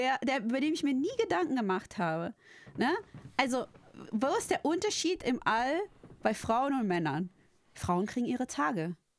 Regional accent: Dortmund, North Rhine-Westphalia, Germany; Ich komme ja aus dem Ruhrpott, aus Dortmund. Und als wir klein waren, haben wir in einer... an einer also nicht so einem schönen Viertel gewohnt, in einer Hochhaussiedlung.

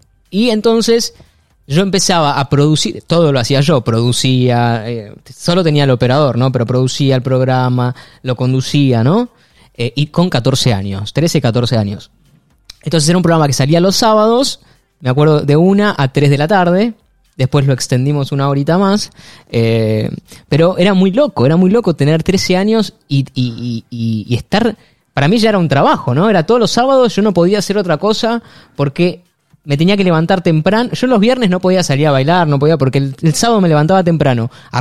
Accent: San Nicolás, Buenos Aires Province, Argentina; yo viví y nací en San Nicolás

